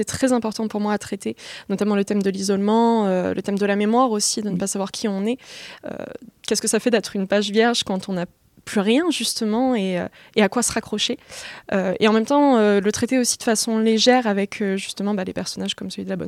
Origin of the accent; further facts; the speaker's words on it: Roquemort, France; Oui, moi je viens de Roquemort